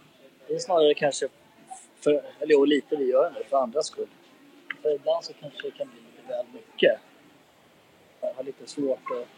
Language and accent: Swedish; Sweden; Nej, det är jag inte. Jag är helt svensk.